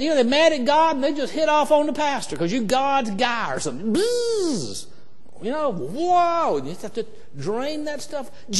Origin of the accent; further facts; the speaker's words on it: United States; Now, I love our country, and I'm an American, and I'm involved in civic life